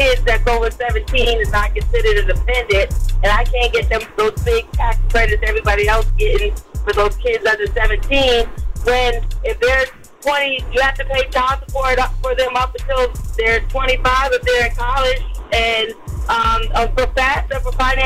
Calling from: Queens, New York, United States; I'm calling from Queens.

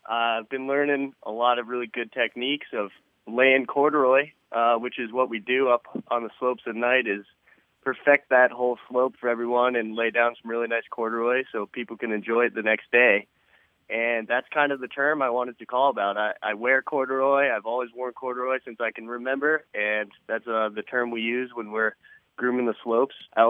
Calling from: Stowe, Vermont, United States; I'm calling from Stowe, Vermont.

